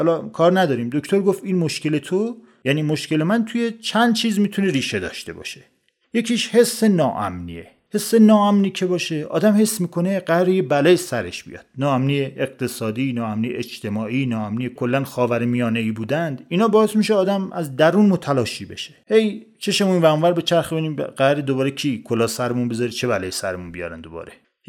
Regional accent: Iran; من عاشق ایرانم چون من ایرانی هستم، جایی جز ایران نمیتونم اصلا دووم بیارم زندگی کنم. عاشق بودم که موندم تو این مرز بوم

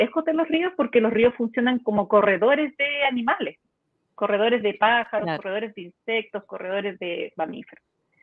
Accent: Coyhaique, Aysén, Chile; como crecí en Coyhaique, también había un parque nacional, una reserva nacional al ladito, que se llama Reserva Nacional Coyhaique

